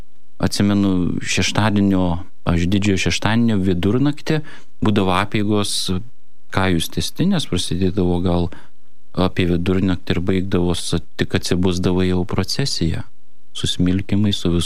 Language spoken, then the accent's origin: Lithuanian; Kaunas, Kaunas County, Lithuania; Gimiau ir augau Kaune, Žemųjų Šančių mikrorajone.